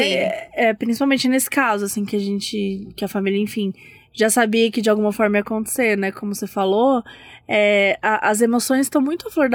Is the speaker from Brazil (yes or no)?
yes; Belo Horizonte, Minas Gerais, Brazil; now in Bosnia and Herzegovina; porque eu tô atualmente na Bósnia e Herzegovina, mas sou de BH, do nosso país, Minas Gerais.